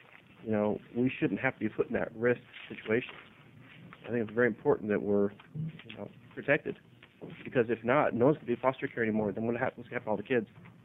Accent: Eugene, Oregon, United States; I've been a foster parent with my wife for about 5 years. We're from Eugene.

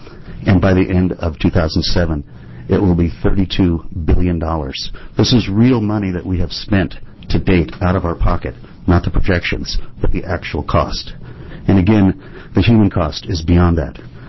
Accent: Beaverton, Oregon, United States; I'm from Beaverton.

